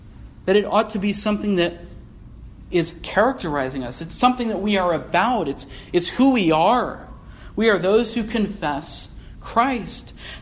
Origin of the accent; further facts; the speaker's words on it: California, United States; I'm a man from the San Fernando Valley. I say like and dude a lot.